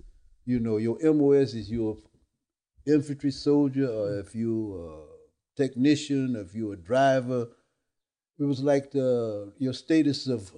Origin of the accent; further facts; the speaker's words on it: Fort Lauderdale, Florida, United States; born there; I was born in Fort Lauderdale, Florida.